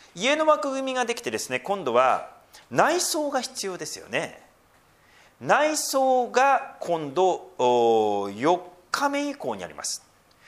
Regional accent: Tohoku, Japan; 私特に東北出身なので寒いのでね

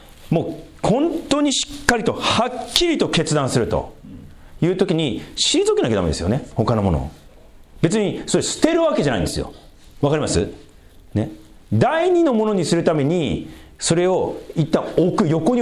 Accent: Tohoku, Japan; 私東北出身でね、奥の道って言うじゃないですかね

